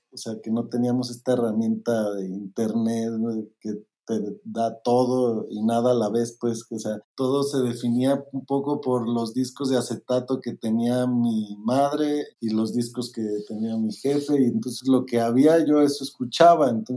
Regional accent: Morelia, Michoacán, Mexico; now in Guadalajara, Mexico; cuando llegué aquí a Guadalajara de Morelia

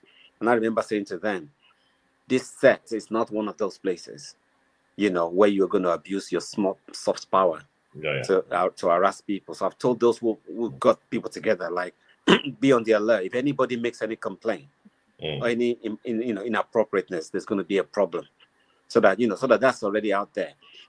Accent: Nigeria; And I was happy that at least as a Nigerian, let me be part of the narrative to say, my country is safe, okay?

